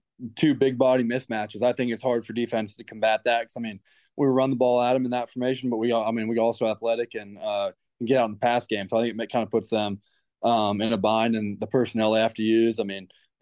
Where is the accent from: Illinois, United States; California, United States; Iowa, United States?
California, United States; Napa; I mean, I grew up here in Napa, which is pretty close to Oakland